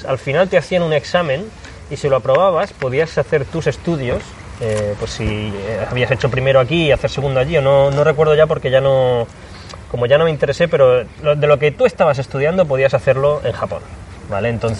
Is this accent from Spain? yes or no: yes; Spain; Y me dijeron, bueno, como los españoles tenemos buen acento japonés